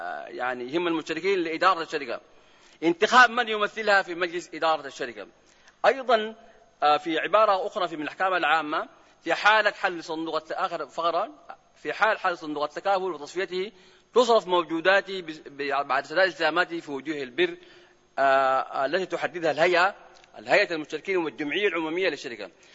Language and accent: Arabic; Sudan; حقيقة التأمين الإسلامي عندنا في السودان له مبادئ